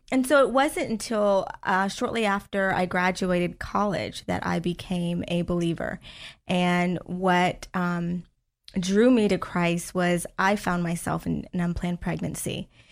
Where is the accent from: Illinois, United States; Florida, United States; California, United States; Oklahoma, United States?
Florida, United States; Orlando; Born and raised, been here my whole life, Central Florida. At that, I was born in Orlando, raised in Orlando, and I love the weather.